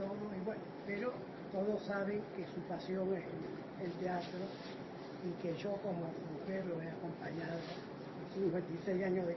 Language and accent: Spanish; Rosario, Santa Fe, Argentina; Yo soy rosarina.